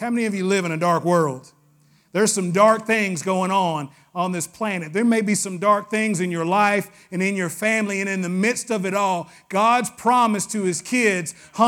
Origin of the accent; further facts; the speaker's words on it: the South, United States; Say, I'm from the South. We call him daddy.